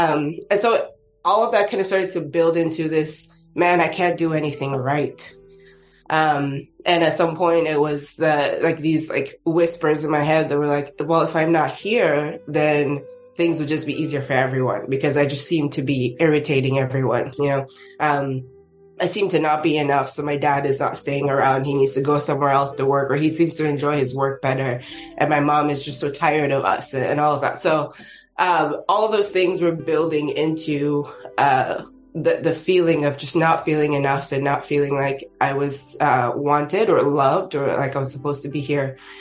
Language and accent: English; Northern Nigeria, Nigeria; So I was born and raised in Nigeria. I am a Northern girl through and through.